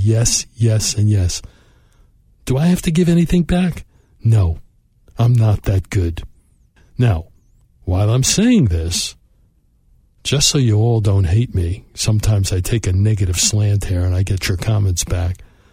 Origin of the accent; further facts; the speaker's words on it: Brooklyn, New York, United States; I grew up in Brooklyn, never felt I had a chance